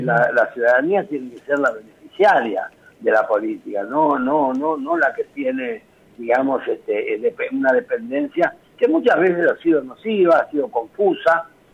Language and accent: Spanish; Argentina; Yo soy un argentino muy orgulloso